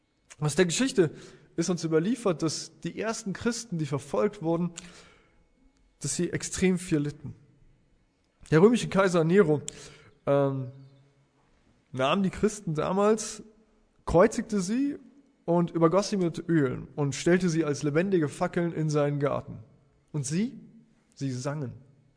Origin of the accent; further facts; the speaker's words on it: Viersen, North Rhine-Westphalia, Germany; Ich bin 39 Jahre alt, ich komme aus Viersen